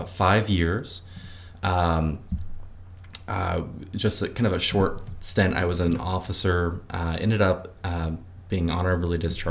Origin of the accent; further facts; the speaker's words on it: Jasper, Indiana, United States; also born or lived in Louisville, United States; I'm from Southern Indiana, from a hardworking German community in Jasper, Indiana. I went to Hanover College and I lived for a few years in Louisville, Kentucky. And in 2012, my husband and I moved to Nashville.